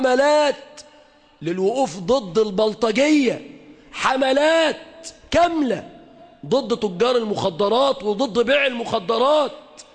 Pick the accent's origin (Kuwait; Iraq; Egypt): Egypt; بلادنا مصر